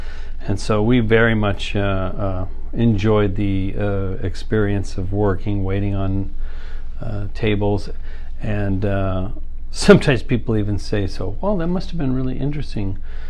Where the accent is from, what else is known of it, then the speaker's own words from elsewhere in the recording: Las Vegas, Nevada, United States; I grew up in Las Vegas, Nevada, and my dad was a stagehand, and that's where we ended up because there was theater work there for people running spotlights, etc., building sets.